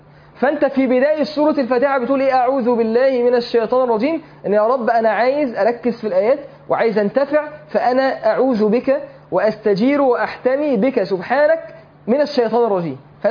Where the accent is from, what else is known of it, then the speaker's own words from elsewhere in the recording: Egypt; احنا مصريين لو قلت معرفش اتحرق حضرتك.